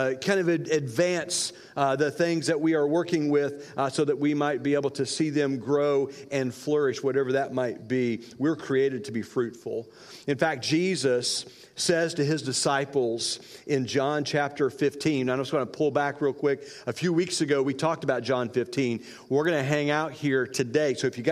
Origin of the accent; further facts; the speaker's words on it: Indiana, United States; So, hey, listen, one thing, I grew up in Indiana. One thing I totally miss from living in Indiana, and maybe the only thing I miss from living in Indiana, is that rich dirt that we always had.